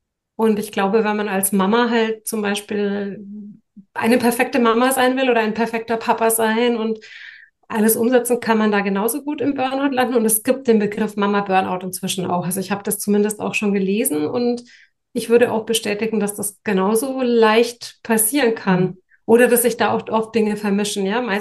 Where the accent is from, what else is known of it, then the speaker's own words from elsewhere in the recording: Germany; born there; ich bin zwar in Deutschland geboren, aber eigentlich bin ich ein Weltkind